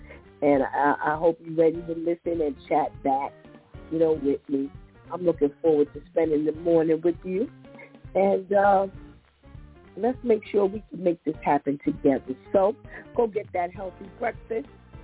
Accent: New York City, New York, United States; as a New Yorker, native New Yorker, you know, I've spent all my life here.

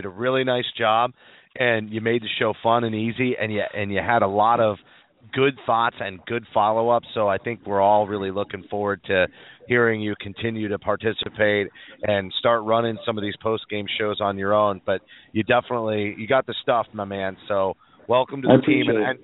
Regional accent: Maine, United States; mid-Atlantic region where I actually happen to reside and haven't shoveled so much snow since the days when I grew up in Maine.

